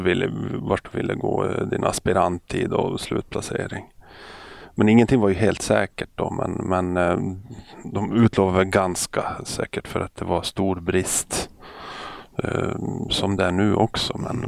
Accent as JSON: {"language": "Swedish", "town": "Övertorneå", "region": "Norrbotten County", "country": "Sweden", "tie": "born or raised there", "said": "Jag är uppväxt i Norrbotten och en ort som heter Övertorne."}